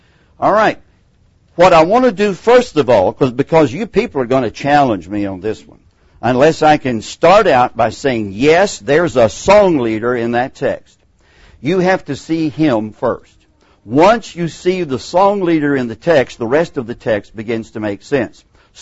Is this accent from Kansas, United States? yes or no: no; Texas, United States; My accent may betray I'm a Texan and not a Greek.